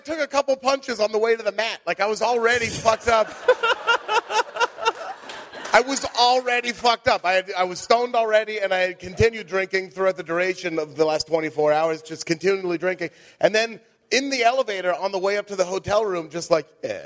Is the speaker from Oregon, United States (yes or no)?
yes; Beaverton, Oregon, United States; I grew up in Beaverton, Oregon.